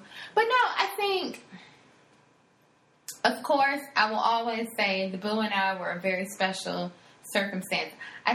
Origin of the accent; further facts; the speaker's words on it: Florida, United States; And we're both from Florida.